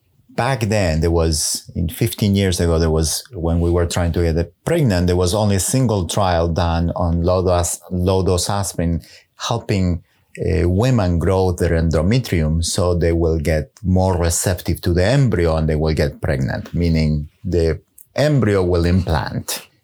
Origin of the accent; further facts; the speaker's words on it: Argentina; moved away as an adult; also born or lived in Israel; I was born in Argentina and I grew up there. And after I finished high school, I moved to Israel to do an undergrad degree in mathematics